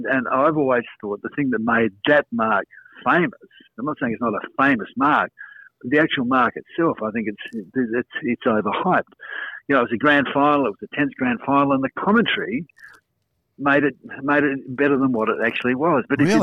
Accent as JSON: {"language": "English", "region": "Victoria", "country": "Australia", "tie": "born there", "said": "I was born in Victoria."}